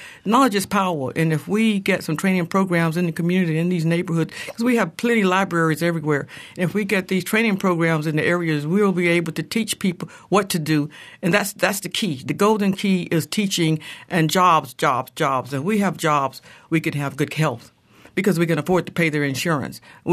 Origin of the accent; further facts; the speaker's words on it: Tallahassee, Florida, United States; I'd like to say I'm from Tallahassee. I've lived here all my life. And as a matter of fact, I was born here.